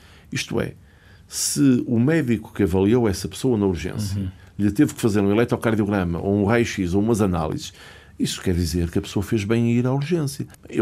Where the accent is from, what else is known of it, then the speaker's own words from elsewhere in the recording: Portugal; Enquanto português